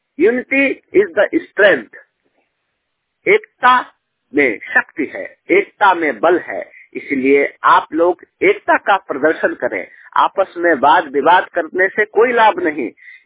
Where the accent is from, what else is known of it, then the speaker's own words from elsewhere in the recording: Delhi, India; दिल्ली का रहने वाला हूँ, 100% ब्लाइंड।